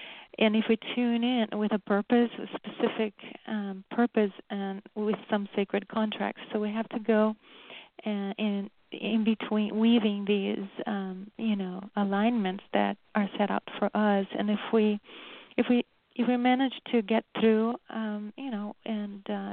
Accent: Rio de Janeiro, Brazil; English is a second language; moved away as an adult; now in United States; No, I'm Brazilian-born. I was born in Rio de Janeiro.

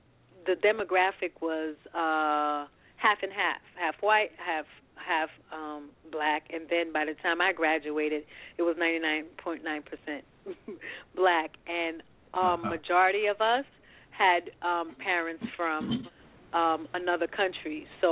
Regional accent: Brooklyn, New York, United States; So life growing up in Brooklyn felt like I actually was growing up in the islands, because I was just exposed by that.

